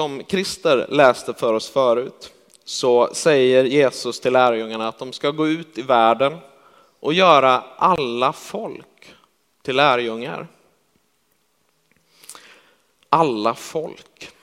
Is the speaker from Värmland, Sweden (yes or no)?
yes; Karlstad, Värmland, Sweden; och jag är uppväxt i Karlstad, eller i Skårekyrkans församling där